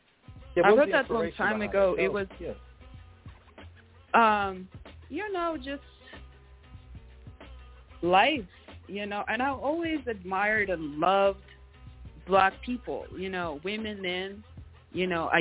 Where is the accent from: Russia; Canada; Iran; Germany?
Russia; English is a second language; also born or lived in China; now in United States; just growing up in Russia and in China and in the States, like, I thought when I would come to the States, like, this was, like, the most diverse country